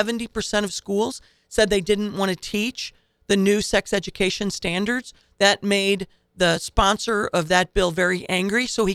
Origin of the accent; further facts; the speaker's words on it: Illinois, United States; also born or lived in Indiana; I was born in Indiana. I'm an Illinoisan through and through.